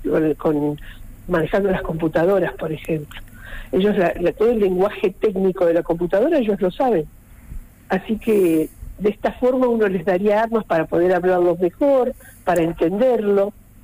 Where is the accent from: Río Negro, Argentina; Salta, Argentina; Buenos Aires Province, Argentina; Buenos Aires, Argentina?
Río Negro, Argentina; Cipolletti; Acá en esta zona, yo soy de Cipolletti, hay varias escuelas de jornada extendida